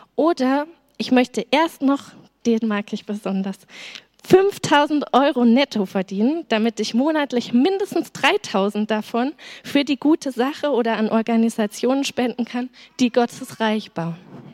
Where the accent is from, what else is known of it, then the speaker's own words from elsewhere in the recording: Fulda, Hesse, Germany; Ich komme gebürtig aus Fulda und bin da mit 14 Jahren ab dem Alter von 14 Jahren regelmäßig in die Jugendgruppe von der Freien Gemeinde gegangen.